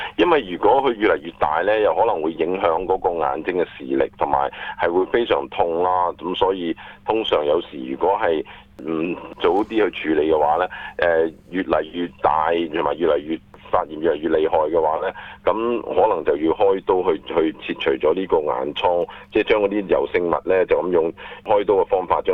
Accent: Guangdong, China; 咁所以我哋就廣東人就俗稱叫做眼挑針

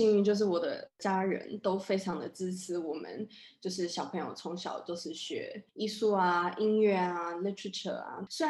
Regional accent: Australia; Chinese is a second language; 我是 Taiwanese Australian， 就是台湾澳洲人这样子。作为在一个西方背景长大的华人，

